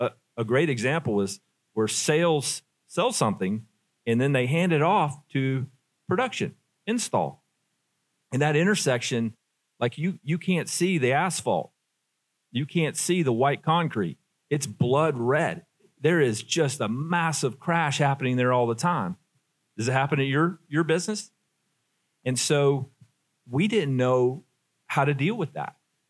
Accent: the South, United States; I come from the South, and my mama, she was just a Southern lady.

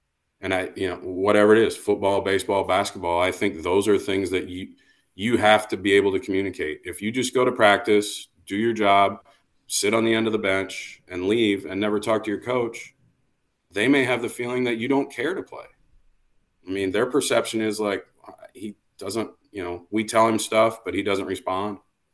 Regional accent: Iowa, United States; I mean, I grew up in a small town in Iowa.

